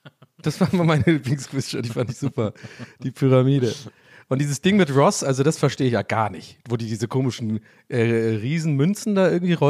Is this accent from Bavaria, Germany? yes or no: no; Cologne, North Rhine-Westphalia, Germany; ich bin ja am Friesenplatz geboren. Ich bin aufgewachsen.